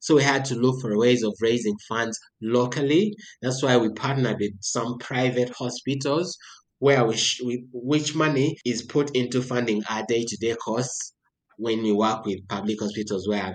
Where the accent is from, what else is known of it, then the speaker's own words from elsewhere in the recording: Uganda; I'm from Uganda, and I trained from Makerere University, that's in Kampala